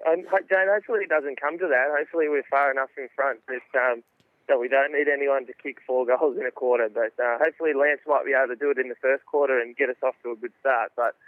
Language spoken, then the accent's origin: English; Sydney, New South Wales, Australia; Growing up in Sydney